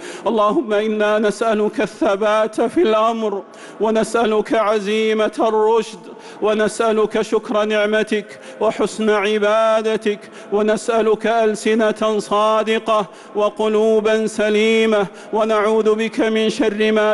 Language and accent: Arabic; Saudi Arabia; اللهم احفظ بلادنا المملكة العربية السعودية